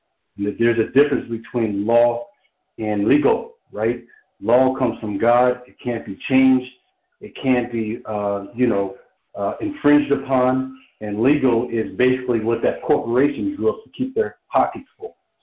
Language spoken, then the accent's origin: English; Texas, United States; from Texas, the Historic Republic in Texas.